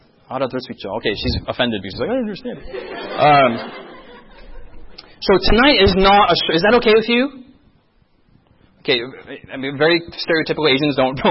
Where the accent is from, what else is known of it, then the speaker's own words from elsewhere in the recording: New York City, New York, United States; born there; I was born here in America, New York City. Amen? American born?